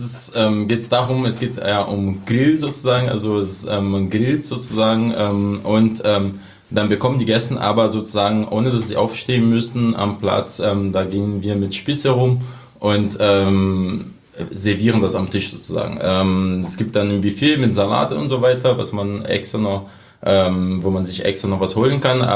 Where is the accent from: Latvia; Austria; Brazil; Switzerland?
Brazil; now in Germany; Natürlich ist irgendwo meine Heimat Brasilien, das bleibt auch. Ich bin ja immer noch Brasilianer, ich habe immer noch einen brasilianischen Pass.